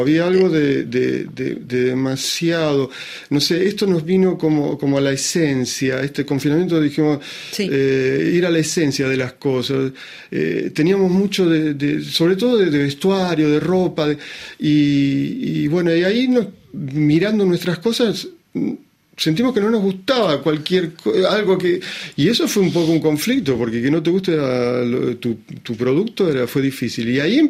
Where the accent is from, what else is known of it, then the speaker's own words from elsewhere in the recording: Argentina; Yo soy argentino